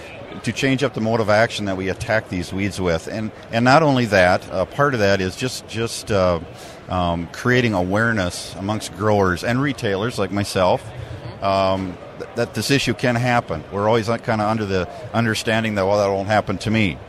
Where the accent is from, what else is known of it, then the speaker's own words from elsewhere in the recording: Hutchinson, Minnesota, United States; I'm from Hutchinson, Minnesota, which is about 50 miles west of the Minneapolis area.